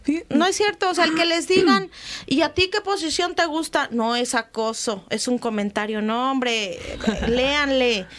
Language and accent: Spanish; Mexico; somos como mexicanos bien pinches.